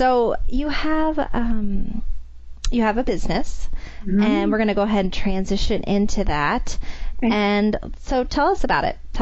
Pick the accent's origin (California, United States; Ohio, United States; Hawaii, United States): Ohio, United States; Columbus; also born or lived in Cincinnati; It's so interesting because I grew up in Ohio and Columbus and Cincinnati. I ended up graduating from high school in Columbus